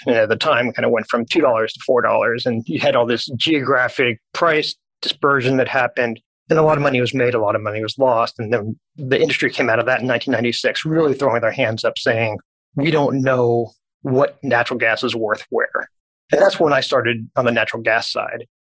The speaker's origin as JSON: {"language": "English", "town": "Dallas", "region": "Texas", "country": "United States", "tie": "born or raised there", "said": "I was born and raised in Dallas, so I didn't really know what Wall Street was."}